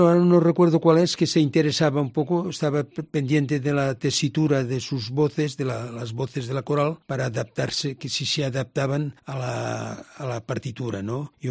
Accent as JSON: {"language": "Spanish", "town": "Reus", "region": "Catalonia", "country": "Spain", "said": "Yo soy de Reus y dista 10 kilómetros de las playas mediterráneas, ¿no?"}